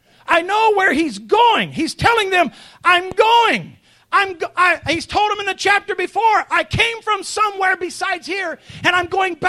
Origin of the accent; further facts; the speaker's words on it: the South, United States; I'm from the South. We expect voluminous amens.